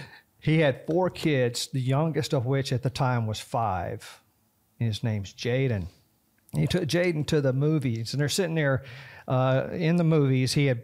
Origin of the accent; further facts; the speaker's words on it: Tampa, Florida, United States; from Tampa Bay, Florida